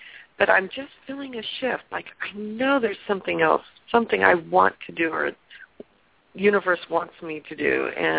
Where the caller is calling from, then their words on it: California, United States; from California.